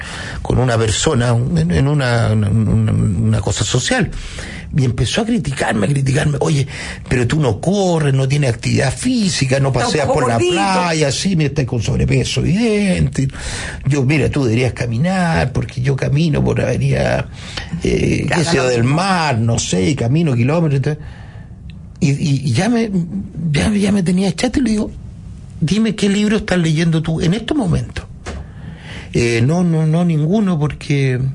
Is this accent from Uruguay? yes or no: no; Chile; nosotros como chilenos, una sociedad que somos pasivos